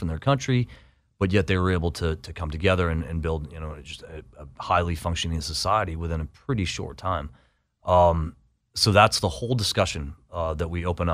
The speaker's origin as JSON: {"language": "English", "town": "Boston", "region": "Massachusetts", "country": "United States", "said": "I might not be welcome. I'm from Boston."}